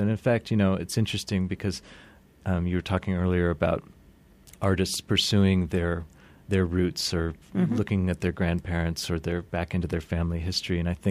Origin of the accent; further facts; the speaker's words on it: Santa Fe, New Mexico, United States; Well, I think that comes from growing up in Santa Fe, actually. You know, we happen to be in a place that is really culturally distinct in the United States.